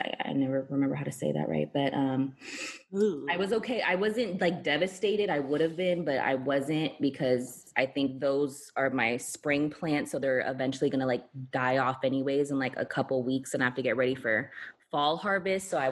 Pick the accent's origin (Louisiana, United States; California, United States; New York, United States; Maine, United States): California, United States; Daly City; I grew up in San Francisco, the Bay Area, now I feel like it's really not even, but it's liberal, you know, pretty liberal, diverse.